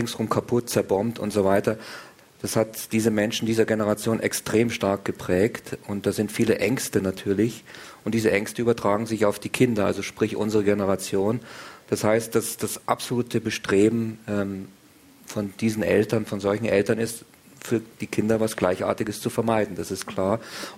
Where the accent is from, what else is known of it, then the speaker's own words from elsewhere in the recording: Munich, Bavaria, Germany; ich bin in München aufgewachsen und 1963 geboren. Und so eine typische Nachkriegsgeneration in Deutschland.